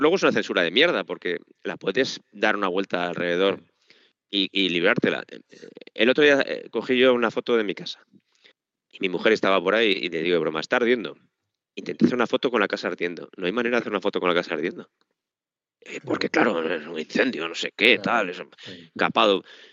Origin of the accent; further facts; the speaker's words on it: Spain; Yo soy español, nosotros decimos muchísimos tacos.